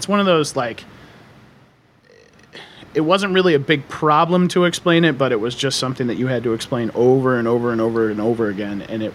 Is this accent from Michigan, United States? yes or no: yes; Michigan, United States; But I grew up in Michigan. And so I grew up in a town that was about 85, maybe, well, probably 75% Seventh-day Adventist.